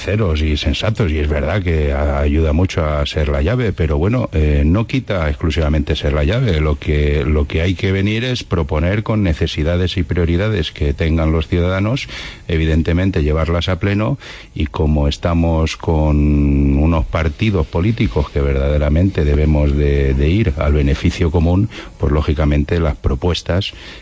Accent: Alicante, Valencian Community, Spain; sigo siendo político, sigo siendo alicantino y sigo peleando por el beneficio de Alicante

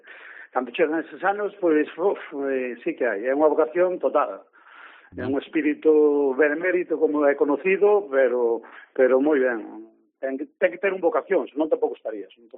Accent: Boimorto, Galicia, Spain; Son de Boimorto.

